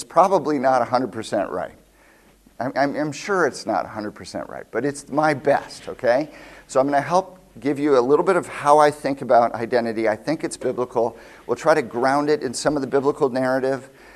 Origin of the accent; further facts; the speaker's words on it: Ohio, United States; also born or lived in Wisconsin; now in Chicago, United States; Well, I'm an American. I was born in Wisconsin. I grew up in Ohio. I now live in Chicago.